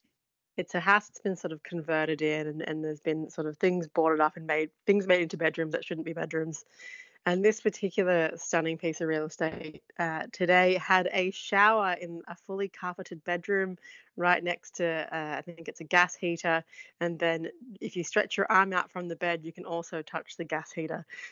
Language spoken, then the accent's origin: English; Australia; now in Ireland; I've spoken to a lot of migrants like myself who come to Ireland. Again, I'm one of the lucky ones. I'm Australian. I'm very privileged.